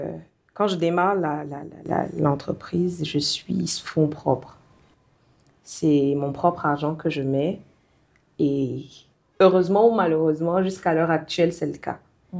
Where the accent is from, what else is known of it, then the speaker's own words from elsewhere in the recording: Cameroon; Mais je pense que chez nous, au Cameroun, le souci pour moi